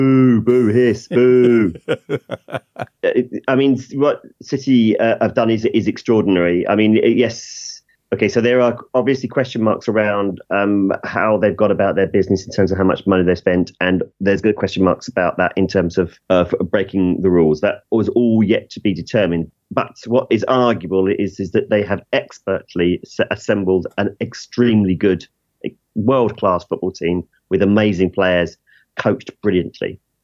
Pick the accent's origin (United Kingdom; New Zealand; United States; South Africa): United Kingdom; England; And as an Englishman